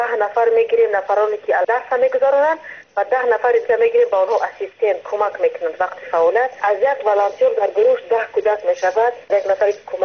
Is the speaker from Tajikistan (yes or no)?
yes; Ishkashim, Gorno-Badakhshan, Tajikistan; همه ما بیشتر بیرون از تاجیکستان هستیم